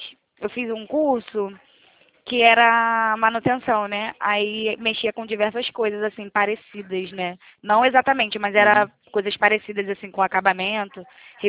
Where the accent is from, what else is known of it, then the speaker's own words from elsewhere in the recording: Rio de Janeiro, Brazil; eu sou da zona norte aqui do Rio.